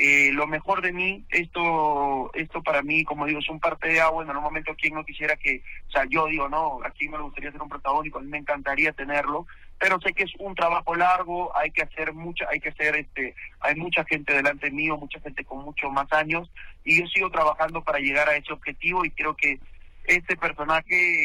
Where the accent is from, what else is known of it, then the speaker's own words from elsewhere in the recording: Peru; now in Mexico; Porque, bueno, vengo de Perú, saben que allá de repente no es la industria como es acá